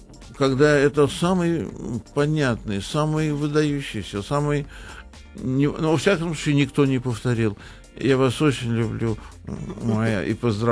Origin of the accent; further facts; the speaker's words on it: Leningrad, Saint Petersburg, Russia; ну, я из Ленинграда, мама меня воспитывала, ну, старалась сделать из меня интеллигентного человека.